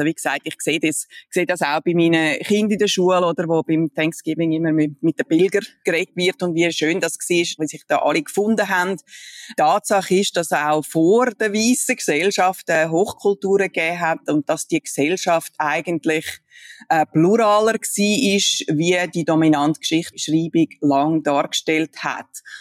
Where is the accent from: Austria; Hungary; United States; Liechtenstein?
United States; wer sind wir als Amerikaner und wer ist tatsächlich Amerikaner und Amerikanerin